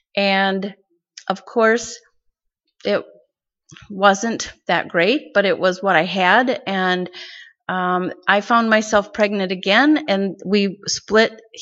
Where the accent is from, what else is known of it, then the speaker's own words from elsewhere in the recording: Michigan, United States; moved away as an adult; Here we were in Wisconsin. I was born and raised in Michigan.